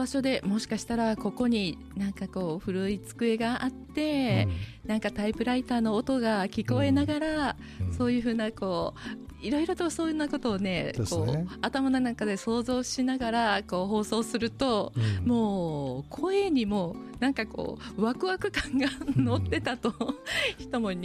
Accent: Osaka, Japan; born there; 私、でも、もともと大阪の生まれなんでね

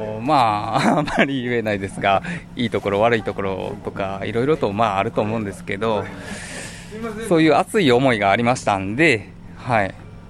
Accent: Kansai, Japan; 私関西人なんで、ぐいぐいとその辺はいけるので

